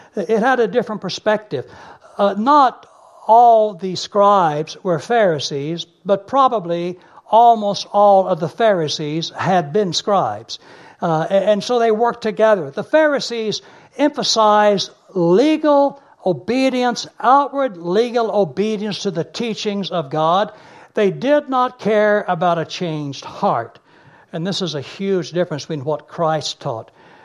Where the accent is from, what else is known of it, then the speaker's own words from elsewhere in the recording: Dallas, Texas, United States; Now, when I grew up in Dallas, Texas. I had in my mind some geographic limitations of how far I could go from home to go to school.